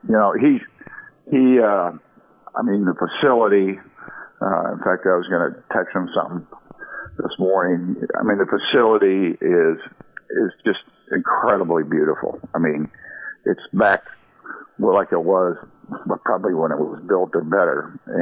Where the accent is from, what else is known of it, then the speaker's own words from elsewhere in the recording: Jackson, Michigan, United States; we're all born and raised in Jackson, Michigan